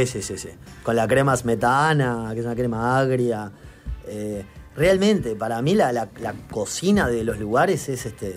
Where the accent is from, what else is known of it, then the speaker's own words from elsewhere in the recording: Uruguay; nosotros somos los uruguayos